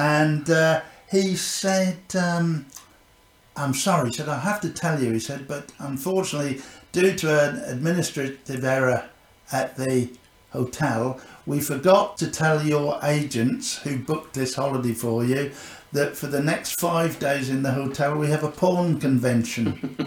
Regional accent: Cromer, East of England, United Kingdom; I was born in Cromer, and do you want me to just tell you how I started this?

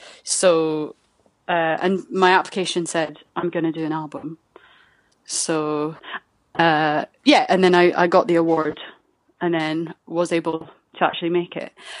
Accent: Perth, Scotland, United Kingdom; now in London, United Kingdom; I play tenor saxophone and I'm originally from Perth in Scotland.

